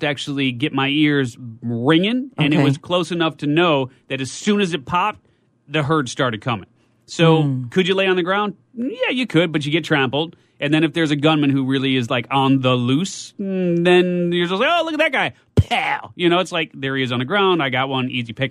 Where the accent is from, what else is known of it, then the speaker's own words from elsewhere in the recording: Chicago, Illinois, United States; Well, I am from Chicago, but I will tell you this.